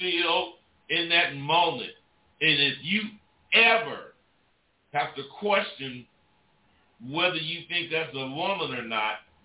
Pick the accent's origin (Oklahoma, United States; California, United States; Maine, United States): California, United States; Vallejo; born there; Well, I was born in Vallejo, California, and at 5 years old, I started noticing.